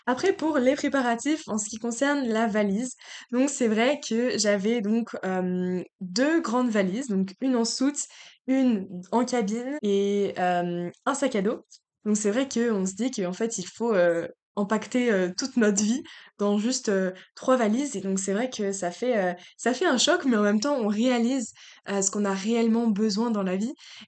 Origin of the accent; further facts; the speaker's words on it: France; je suis française et j'ai fait toute ma scolarité en France